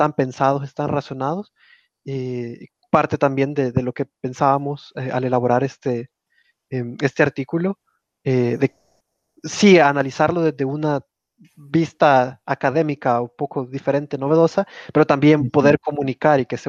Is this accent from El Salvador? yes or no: yes; El Salvador; como ciudadano salvadoreño, creo que es importante poder comunicar